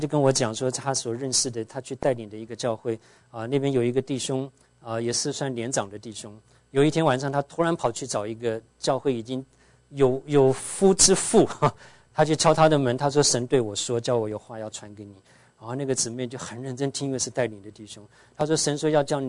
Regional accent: Tainan, Taiwan; 我小的时候在我住的台湾台南

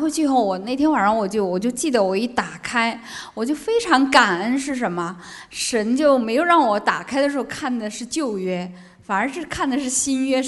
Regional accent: Chongqing, China; moved away as an adult; also born or lived in Beijing / Hainan; now in United Kingdom; 我在我祖籍是天津的，然后生在北京，长在重庆，所以然后我又到了海南，然后又从海南去的英国

